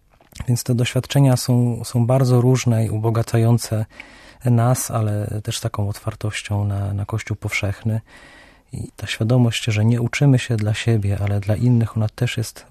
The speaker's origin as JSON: {"language": "Polish", "town": "Chojna", "region": "West Pomeranian Voivodeship", "country": "Poland", "said": "ja pochodzę z Chojny"}